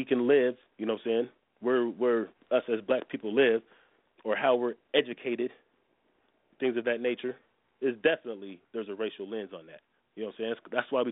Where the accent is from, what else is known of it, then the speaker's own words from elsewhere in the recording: United States; As an American, we are taught to accept living in a melting pot